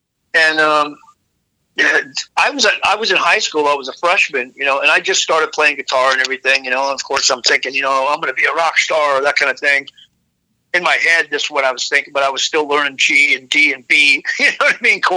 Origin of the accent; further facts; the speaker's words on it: Hayward, California, United States; it's kind of funny because they're from Hayward, and I'm from Hayward.